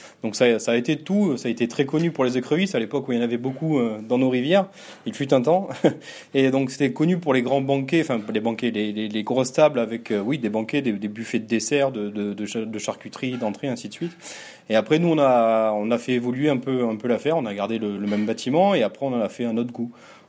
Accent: Bergerac, Nouvelle-Aquitaine, France; je suis né à Bergerac, j'ai grandi à Bergerac. J'ai fait mes classes à Bergerac aussi, un petit peu en Érac dans le Lot-et-Garonne.

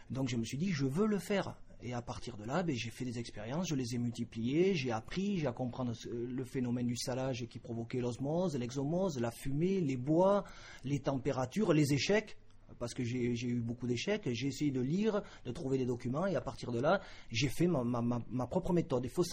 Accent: Salies-de-Béarn, Nouvelle-Aquitaine, France; Oui, je suis béarnais, je suis né à Salis de Béarn, au pays du sel.

